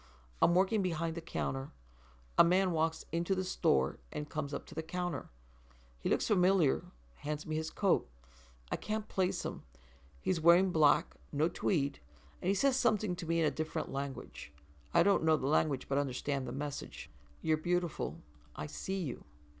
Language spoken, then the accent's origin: English; Box Hill, Victoria, Australia; born there; I was born in Box Hill, on the kitchen floor of a house in James Street. James Street is not far from Hotham Street.